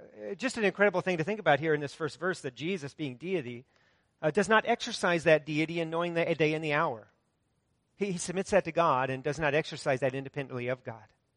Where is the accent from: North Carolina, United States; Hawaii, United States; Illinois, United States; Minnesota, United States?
Minnesota, United States; Cannon Falls; Part of my life, I grew up in Cannon Falls